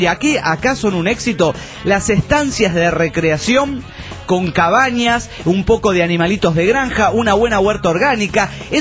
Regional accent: Misiones, Argentina; Hola, soy el gringo de Misiones.

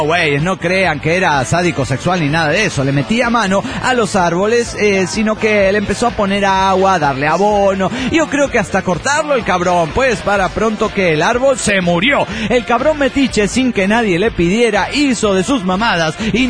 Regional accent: Cochabamba, Bolivia; de Cochabamba, Bolivia.

